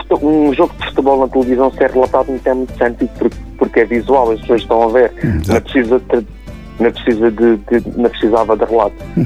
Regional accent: Lagoa, Portugal; dar uma entrevista à rádio local da minha terra, Lagoa.

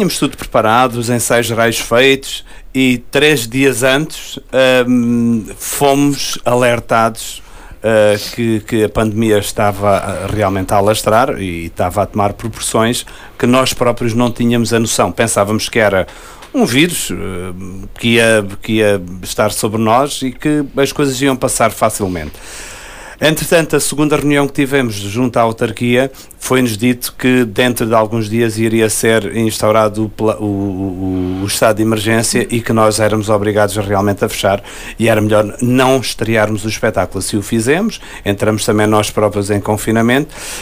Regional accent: Portimão, Algarve, Portugal; born there; now in Lagoa, Portugal; eu realmente nasci em Portimão, mas eu resido no Concelho de Lagoa. Sou eleitor do Concelho de Lagoa.

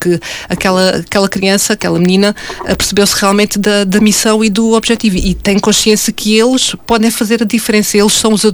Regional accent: Faro, Portugal; como algarvia que sou, acho que faz parte de nós, o mar faz parte de nós desde sempre, desde pequenos

